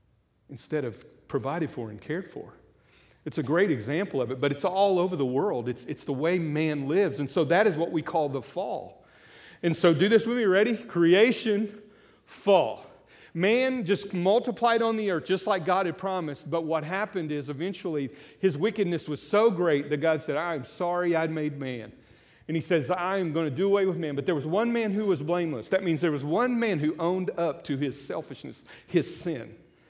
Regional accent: Muskogee, Oklahoma, United States; I'm not from Louisiana. I married a Louisiana girl. Her mama's cooking was awesome. But let's just not go there. But anyway, I'm

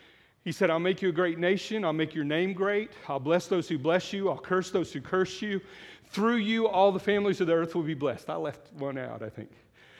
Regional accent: Muskogee, Oklahoma, United States; I'm not from Louisiana. I married a Louisiana girl. Her mama's cooking was awesome. But let's just not go there. But anyway, I'm

